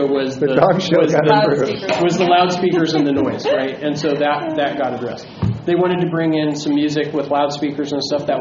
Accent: California, United States; I grew up in Southern California, so I'm uninformed on this.

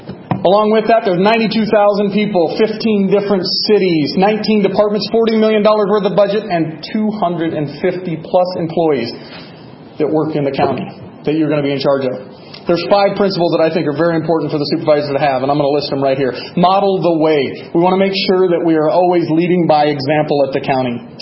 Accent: Montana, United States; also born or lived in North Dakota; now in Nevada, United States; I'm originally from Montana. I made my way to North Dakota, where I got an AAS degree from Bismarck State College

